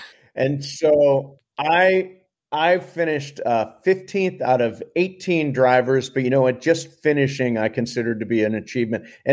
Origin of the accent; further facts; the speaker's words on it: Toledo, Ohio, United States; also born or lived in Altoona, Pennsylvania; Moved when I was really young, So I didn't, although I visited Altoona all the time, I didn't, probably when I was six or seven, I left Altoona and came to Toledo.